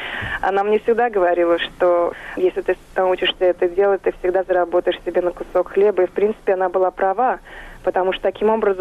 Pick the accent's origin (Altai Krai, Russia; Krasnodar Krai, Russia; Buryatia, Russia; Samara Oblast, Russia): Buryatia, Russia; Ulan-Ude; я этот фильм снимала у себя на родине, в Бурятии, на Байкале, в Улан-Удэ, в своем городе, где я родилась и выросла.